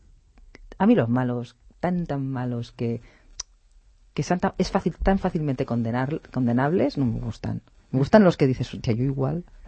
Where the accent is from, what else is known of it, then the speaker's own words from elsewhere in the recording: Catalonia, Spain; él es un personaje que es realmente de mi pueblo, de Terres de l'Ebre.